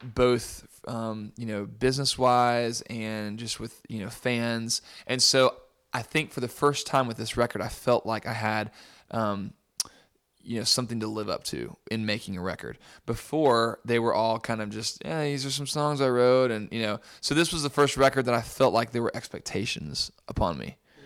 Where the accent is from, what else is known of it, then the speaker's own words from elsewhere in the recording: Nashville, Tennessee, United States; I am from Nashville, Tennessee.